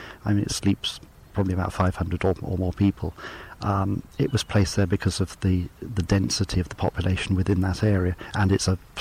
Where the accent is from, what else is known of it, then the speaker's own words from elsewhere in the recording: Bournemouth, South West England, United Kingdom; born there; I was born in Bournemouth